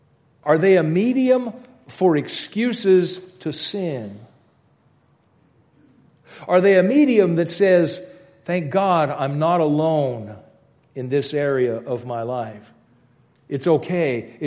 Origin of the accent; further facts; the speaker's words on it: Louisiana, United States; I grew up in Louisiana and we said all the time, laissez les bons temps rouler, let the good times roll.